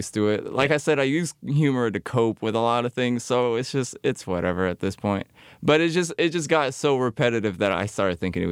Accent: California, United States; And I'm a Californian. I don't talk to my family that much in Iraq. So I'm like losing Arabic as far as reading and writing.

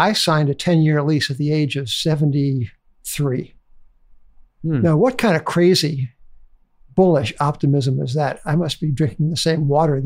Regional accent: Williston Park, New York, United States; also born or lived in Manhattan; Yeah, so Williston Park, which is right smack dab in the middle of Nassau County. I grew up

